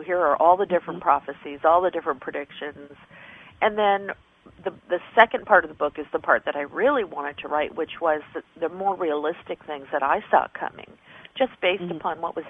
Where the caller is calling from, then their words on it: San Diego, California, United States; I am in San Diego, California.